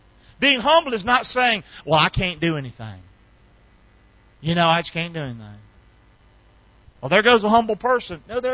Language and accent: English; Rockingham, North Carolina, United States; I talk like me. I'm from Rockingham.